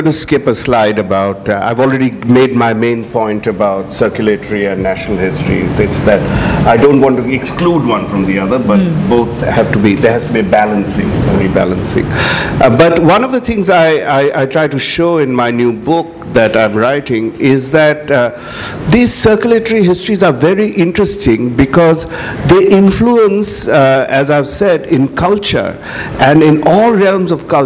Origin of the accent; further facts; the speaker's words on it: Assam, India; And I am originally from Assam. It's the Brahmaputra Valley.